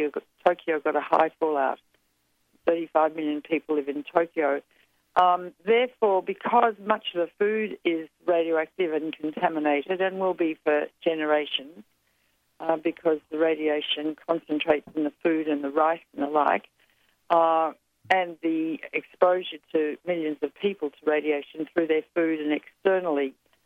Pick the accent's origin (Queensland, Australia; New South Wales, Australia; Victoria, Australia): Victoria, Australia; Melbourne; Well, when I was a young girl, I grew up in Melbourne, Australia